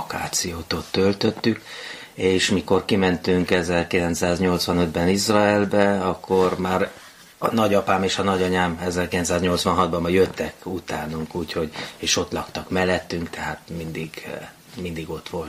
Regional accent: Carei, Satu Mare County, Romania; Igen, én Nagy Károlyba születtem. Igen, de nem a kastélyban, hanem a kórházban.

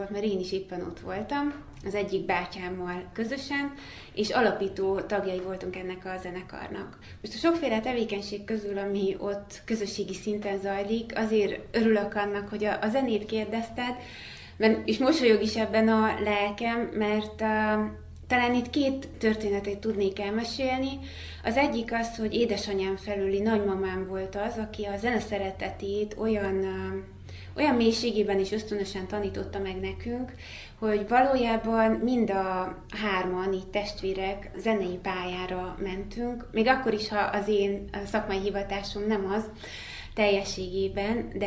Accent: Székely Land, Romania; Nyilván Székelyföld nekem azért is szívügyem, mert onnan származom

